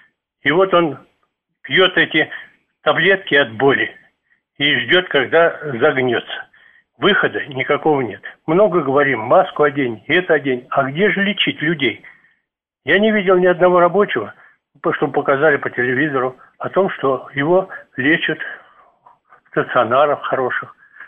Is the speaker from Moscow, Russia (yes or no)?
yes; Moscow, Russia; Он сам москвич, мы все москвичи.